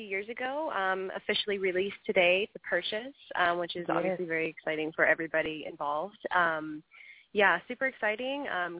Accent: Virginia, United States; It is, yeah. That's my hometown.

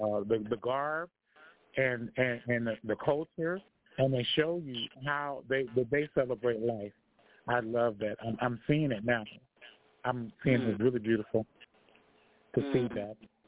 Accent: Oakland, California, United States; We didn't have no LGBT in the Bay Area. We didn't have that. You know, they lived in San Francisco. I lived in Oakland.

